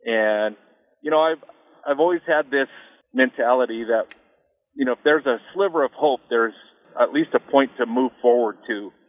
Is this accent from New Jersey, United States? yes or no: no; Baker, Montana, United States; And kudos out to my hometown of Baker, Montana.